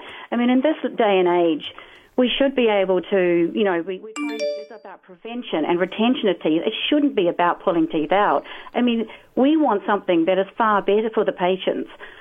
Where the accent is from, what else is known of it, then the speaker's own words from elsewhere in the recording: New Zealand; I am the Kiwi.